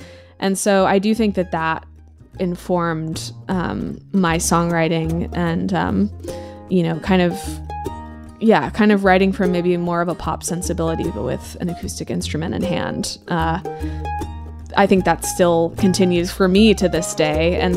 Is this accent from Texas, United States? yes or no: yes; Texas, United States; And obviously growing up in Texas, Central Texas, he was very much on my radar from an early age